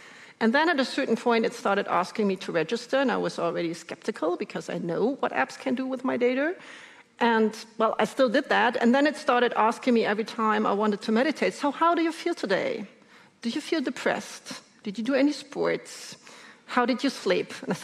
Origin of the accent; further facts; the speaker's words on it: Germany; I come from Germany.